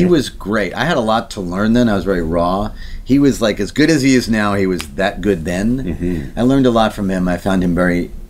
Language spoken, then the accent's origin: English; New York City, New York, United States; Well, I grew up in Queens, so you can't avoid the streets.